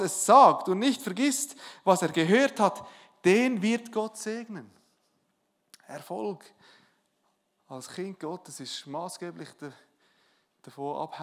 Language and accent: German; Switzerland; Wenn du Wasser aufdrehst, warm Wasser, bei uns in der Schweiz, dann glaubst du, dass warm Wasser kommt.